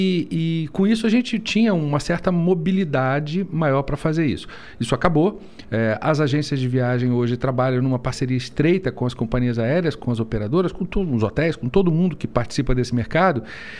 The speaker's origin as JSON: {"language": "Portuguese", "region": "Rio de Janeiro", "country": "Brazil", "said": "Carioquíssimo."}